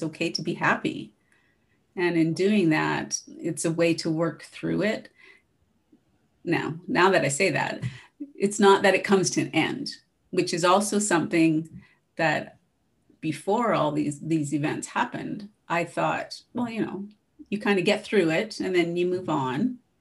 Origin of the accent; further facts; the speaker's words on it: Saskatchewan, Canada; now in Calgary, Canada; I've lived in Calgary for over 30 years, but I grew up in Saskatchewan, and I'm a prairie girl at heart, love the wide open spaces